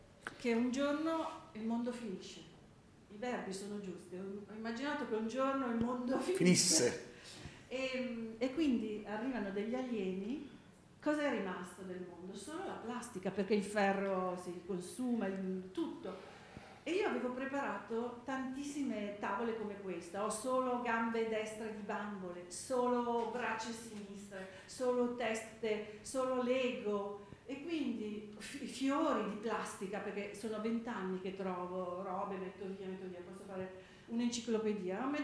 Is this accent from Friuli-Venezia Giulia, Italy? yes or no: no; Sardinia, Italy; born there; sono nata in Sardegna